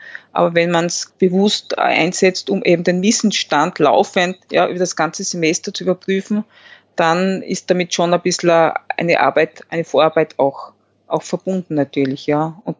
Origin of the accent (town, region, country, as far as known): Austria